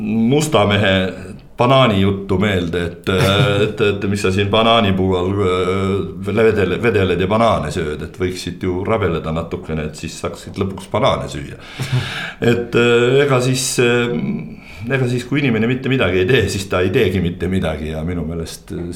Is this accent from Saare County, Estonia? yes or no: no; Põltsamaa, Jõgeva County, Estonia; Mulgima mees, sest Põltsamaa oli kunagi ka selles samas maakonnas, kus Viljandi on, ja ma olen Põltsamaalt pärit, ja see Põltsamaa on ilus linn.